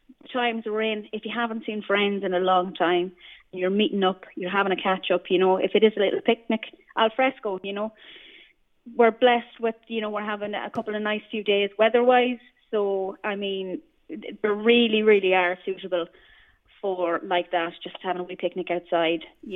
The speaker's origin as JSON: {"language": "English", "town": "Sligo", "region": "County Sligo", "country": "Ireland", "said": "Yeah, I am indeed. Yeah, I'm from Sligo."}